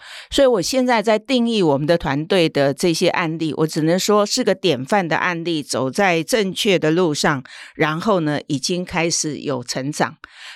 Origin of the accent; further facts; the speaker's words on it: Hualien, Hualien County, Taiwan; 其实我是一个乡下出生的孩子哈，我是花莲人，那叫做台湾的后山哈